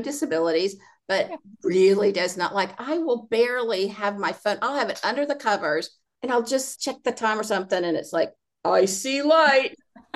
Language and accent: English; Conway, Arkansas, United States; moved away; Well, I'm from Conway, Arkansas. Now I went to college at Hendricks College. My mother lives in Conway.